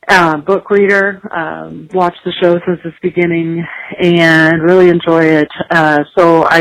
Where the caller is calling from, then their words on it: Iowa, United States; I'm calling from Iowa, and just wanted to say I am late to the party.